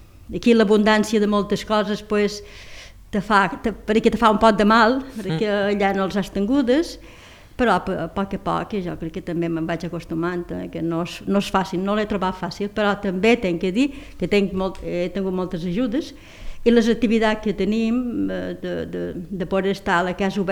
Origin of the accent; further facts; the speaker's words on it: Pollença, Balearic Islands, Spain; moved away; jo tenia l'idea que encara Mallorca, Pollença, seria un poc igual o igual de com el vaig deixar, o com vaig deixar fa 35 anys.